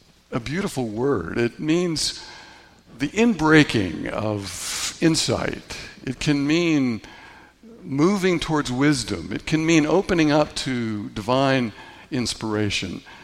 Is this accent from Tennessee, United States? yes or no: yes; Tennessee, United States; growing up in Tennessee, we were told in Sunday school that these three kings, these wise men, came from afar, which in Tennessee, we thought they were firefighters coming from a fire.